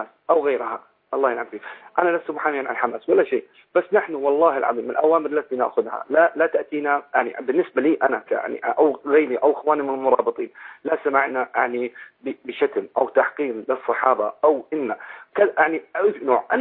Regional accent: Al-Khader, Bethlehem Governorate, Palestine; ونحن وانا من الخضيره من قضاء بيت لحم

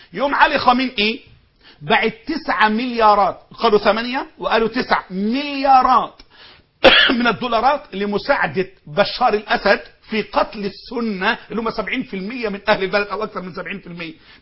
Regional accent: Egypt; حزب الله ده المصيبة اللي فوتن بالبعض عندنا في مصر وفي بعض الدول.

